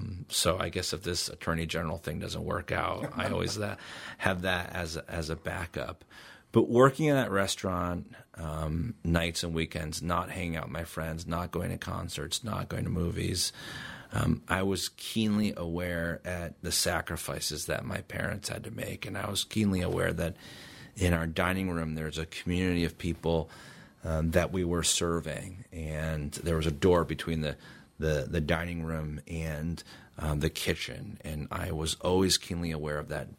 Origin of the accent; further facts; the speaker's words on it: Hartford, Connecticut, United States; born there; I'm very fortunate that I was born in Hartford, Connecticut, in Hartford Hospital as the first American in my family.